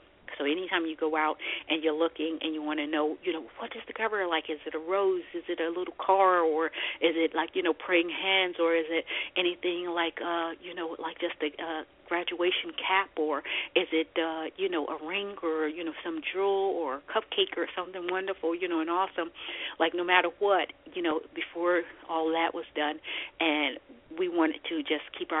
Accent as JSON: {"language": "English", "region": "the South", "country": "United States", "tie": "born or raised there", "said": "just really enjoy ourselves in the South for a little while and show my son my hometown and get him a chance to understand more about me and my family."}